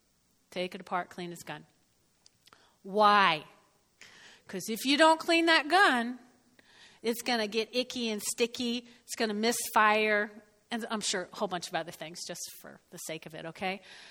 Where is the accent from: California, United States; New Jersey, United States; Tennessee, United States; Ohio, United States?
New Jersey, United States; I grew up in North Jersey. I come to York and meet these Cashmans.